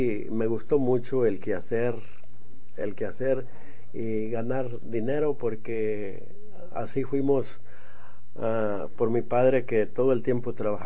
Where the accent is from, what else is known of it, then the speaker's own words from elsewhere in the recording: Mexicali, Baja California, Mexico; Y yo me crié en Mexicali, pisqué algodón